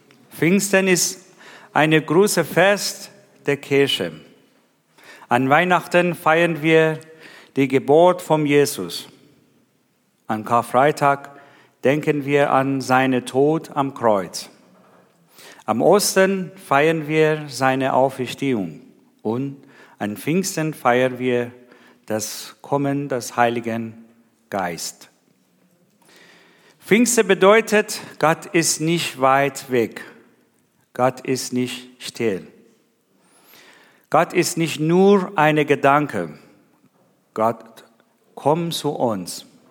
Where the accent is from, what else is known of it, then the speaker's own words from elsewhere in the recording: Iran; now in Germany; Ich komme aus dem Iran. Ich bin in eine muslimische Umgebung gewachsen, aufgewachsen.